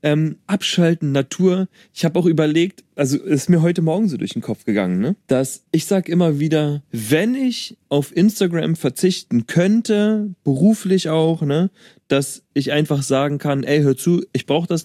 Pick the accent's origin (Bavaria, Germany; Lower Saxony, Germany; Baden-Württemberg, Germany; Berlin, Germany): Berlin, Germany; ich komme aus Berlin